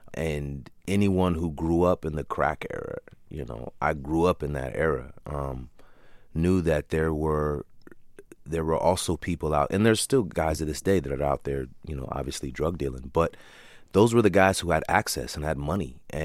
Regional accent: Hayward, California, United States; born or raised there; also born or lived in Oakland

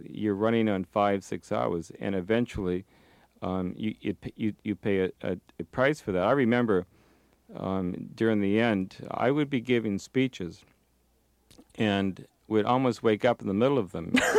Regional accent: Massachusetts, United States; It was Greek. I was from Massachusetts.

